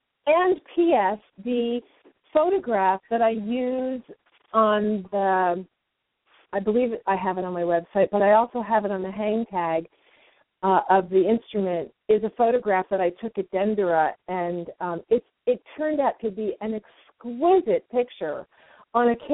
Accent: United States; I was really there just kind of walking along as an American woman in Egypt

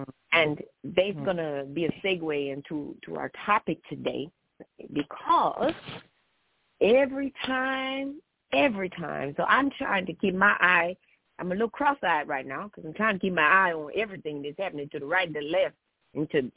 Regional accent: Midwest, United States; I said, I grew up in the Midwest. I can see a tornado brewing.

